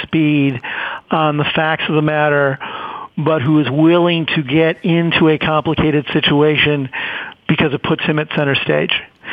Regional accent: Chicago, Illinois, United States; I grew up in Chicago.

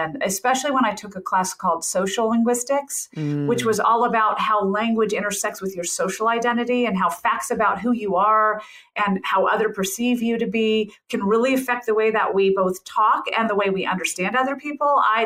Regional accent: Memphis, Tennessee, United States; And I grew up in Memphis, Tennessee, so I do have that, which I think is a very charming quality in most cases.

